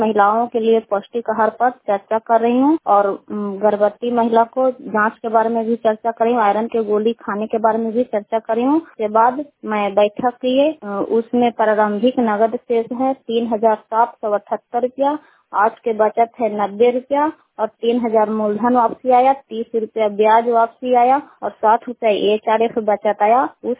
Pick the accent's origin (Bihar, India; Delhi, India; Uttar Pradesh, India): Bihar, India; Kukahariya; कुकहरिया के रहने वाले हैं, रुखाई पंचायत के हैं, चंडी प्रखंड ललंदा जिला।